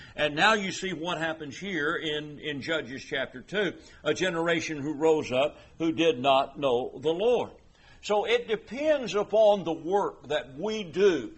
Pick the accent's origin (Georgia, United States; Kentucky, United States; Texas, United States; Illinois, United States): Kentucky, United States; Berea; born there; I am a Kentuckian by birth. As a matter of fact, I was born in Berea, Kentucky, so I'm one of those noble Bereans.